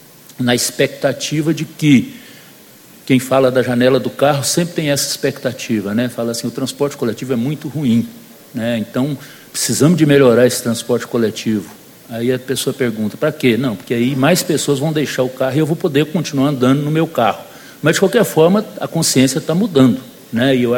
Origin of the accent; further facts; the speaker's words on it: Goiânia, Goiás, Brazil; Eu trouxe aí 3 fotos lá da minha cidade, de Goiânia.